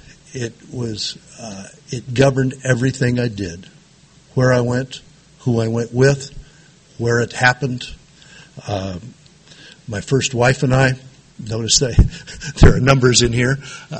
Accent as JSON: {"language": "English", "town": "Chula Vista", "region": "California", "country": "United States", "tie": "born or raised there", "said": "I grew up down in Chula Vista, 5 miles from the border."}